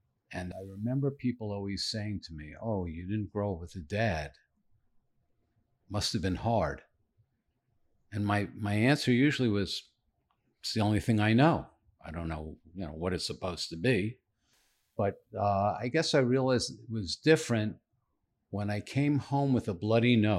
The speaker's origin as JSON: {"language": "English", "town": "Queens", "region": "New York", "country": "United States", "tie": "born or raised there", "said": "I grew up in Queens, New York. It's one of the five boroughs for those people that aren't from New York."}